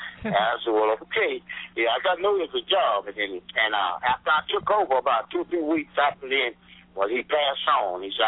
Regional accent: Fort Worth, Texas, United States; also born or lived in Bullitt; A little town in East Texas called Bullitt, and that's where I grew up at. And then around 6 or 7, I moved on to Fort Worth.

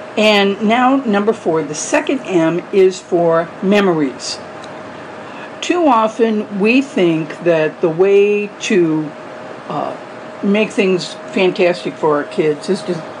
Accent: St. Louis, Missouri, United States; now in Southern California, United States; Even though I live in SoCal now, I grew up in St. Louis, so we'd go to the Lake of the Ozarks when I was really little.

